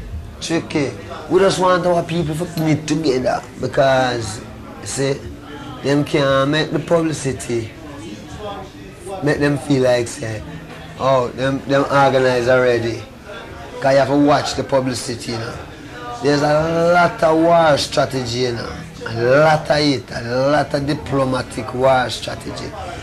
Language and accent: English; Jamaica; during my time growing up in Jamaica, from I reached 16, 17, from I reached 18, I never stopped running from police till I had 32.